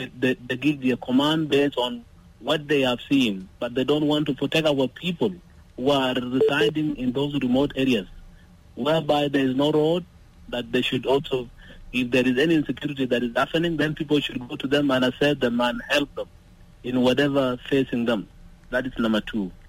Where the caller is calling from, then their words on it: Kwajok, South Sudan; You are online with … from Kwajok, my brother.